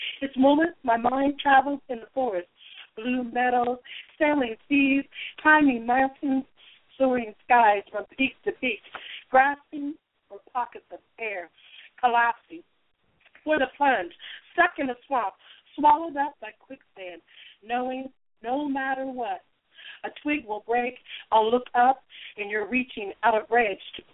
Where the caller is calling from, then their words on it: Chillicothe, Ohio, United States; I'm from Ohio, Chillicothe.